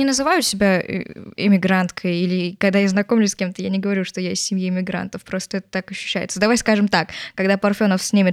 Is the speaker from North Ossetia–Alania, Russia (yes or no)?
yes; Mozdok, North Ossetia–Alania, Russia; Я родом из Северной Осетии, из города Моздок.